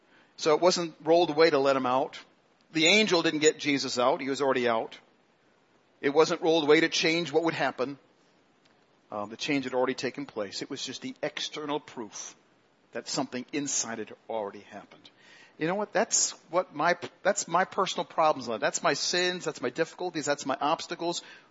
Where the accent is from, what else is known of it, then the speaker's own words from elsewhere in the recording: England, United Kingdom; I grew up in a family where the mom and dad that believed in God, Anglican background as English people